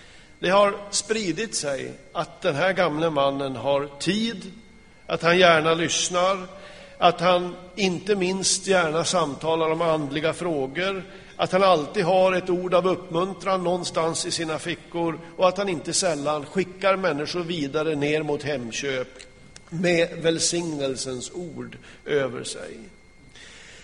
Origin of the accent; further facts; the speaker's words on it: Kramfors, Västernorrland County, Sweden; landa i Kramfors, hemma i Kramfors där jag kommer ifrån.